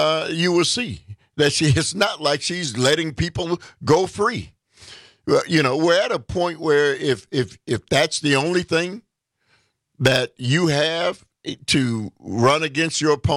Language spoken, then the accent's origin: English; Milwaukee, Wisconsin, United States; the Talk of Green Bay in my hometown, the city of Milwaukee.